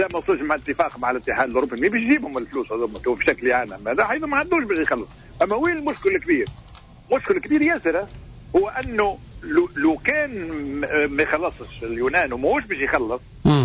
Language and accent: Arabic; Tunisia; أنا شخصيا كتونسي